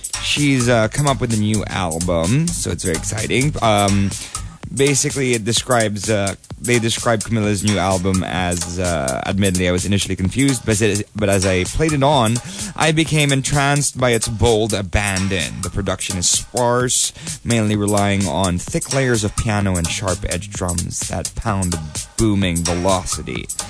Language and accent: English; Philippines; I'm a Filipina